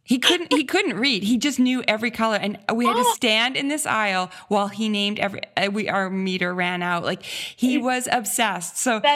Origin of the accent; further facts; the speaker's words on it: Canada; I'm Canadian, though.